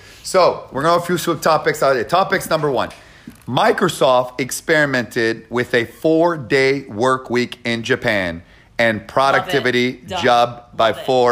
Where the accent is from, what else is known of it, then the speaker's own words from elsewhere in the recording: Canada; now in United States; over 10 years ago, I came from Canada, United States with $974